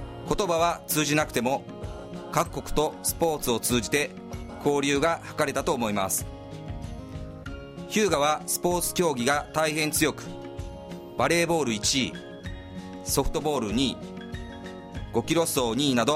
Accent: Maizuru, Kyoto, Japan; 私自身舞鶴で生まれ育ち勤務も舞鶴ということもあり、

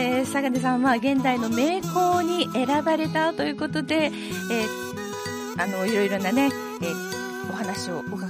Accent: Osaka, Japan; 大阪行った時に思うんですよ。自分は暮らしてた時はね、もう生まれ育ってるはずやのに

